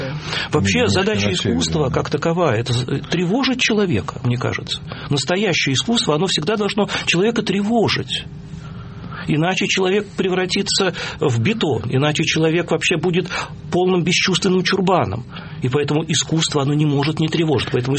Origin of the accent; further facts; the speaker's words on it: Moscow, Russia; потому что я родился и прожил в Перово